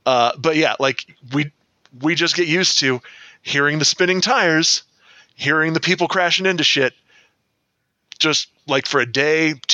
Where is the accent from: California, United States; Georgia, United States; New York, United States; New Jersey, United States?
California, United States; And, people out here, like, they hear that we're from California.